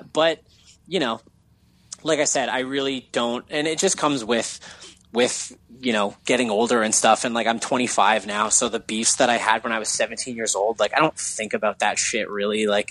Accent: Hamilton, Ontario, Canada; Because now on stage, when I say, yeah, we're from Hamilton, Ontario, someone will go, wait … from there.

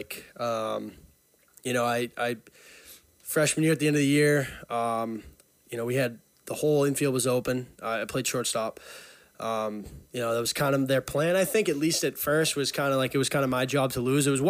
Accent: Burlington, Massachusetts, United States; Yeah, I grew up in Burlington, Mass, 22.

